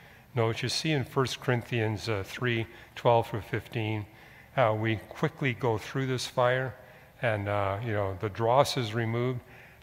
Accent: British Columbia, Canada; when I was growing up in British Columbia

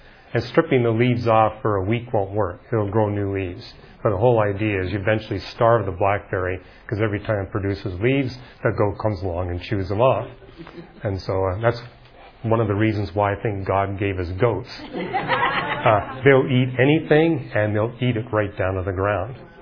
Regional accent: British Columbia, Canada; You know, where I grew up in British Columbia, the weed that was impossible to kill was blackberries.

